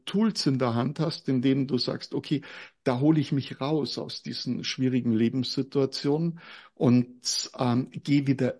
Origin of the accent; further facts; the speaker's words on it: Munich, Bavaria, Germany; born there; ich habe großteils bei meiner Großmutter gelebt und ich bin ja ein geborener Münchner